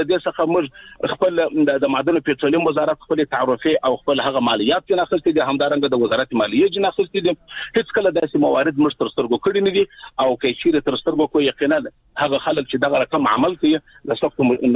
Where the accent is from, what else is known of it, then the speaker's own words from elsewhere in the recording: Afghanistan; موږ ورته متعهد پاتې یو، موږ افغانان یو